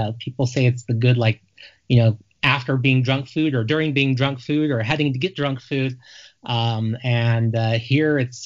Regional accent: United States; now in Calgary, Canada; I grew up in the United States, actually, but I've been in Calgary just a little over 20 years now, and I'm a dual citizen. So, yeah, I do I've been in Canada now longer than I was in the U.S. when I left.

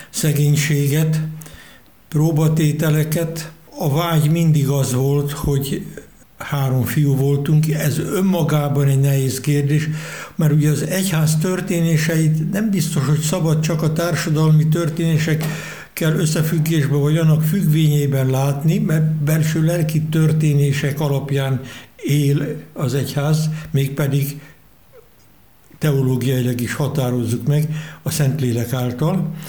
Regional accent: Pilismarót, Pest, Hungary; apám is, mi is, Pilismarótról, Dunakanyarból származunk, évszázadokon át ott élt a család.

